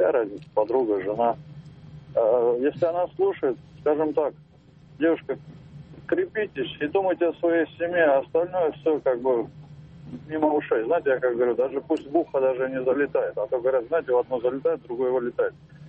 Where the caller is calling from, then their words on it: Moscow, Russia; Я из Москвы звоню.